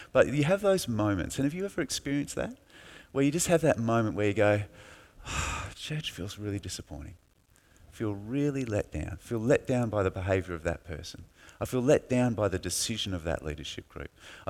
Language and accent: English; Busselton, Western Australia, Australia; I was from Busselton, so I'd grown up in the area